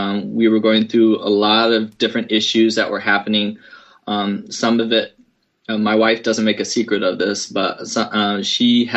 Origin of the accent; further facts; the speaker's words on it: Kansas, United States; also born or lived in Omaha, United States / Missouri, United States / Indiana, United States / Hanover, Germany; I grew up mostly in Kansas and Missouri. I also lived for a couple years in Indiana.